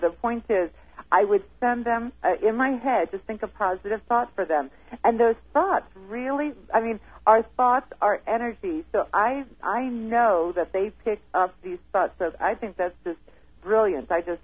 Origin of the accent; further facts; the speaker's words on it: New Jersey, United States; now in Arizona, United States; And then I now live in Arizona, but I came from New Jersey. So New York City and New Jersey, we have our fair share of that too.